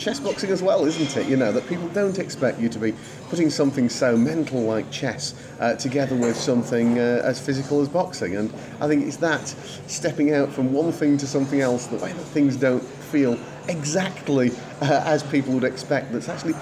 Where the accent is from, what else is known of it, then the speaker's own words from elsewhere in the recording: Sheffield, Yorkshire and the Humber, United Kingdom; I think I grew up in Sheffield.